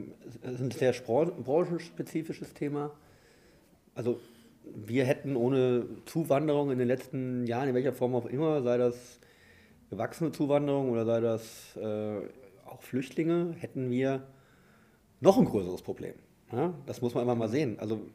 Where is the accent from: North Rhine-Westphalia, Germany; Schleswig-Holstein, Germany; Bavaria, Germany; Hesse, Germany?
Hesse, Germany; Fulda; moved away as an adult; obwohl ich direkt nach dem Abi aus Fulda weg bin, immer eine sehr große Verbindung zu meiner Heimat gehabt und gehalten durch meine Familie und meine Freunde.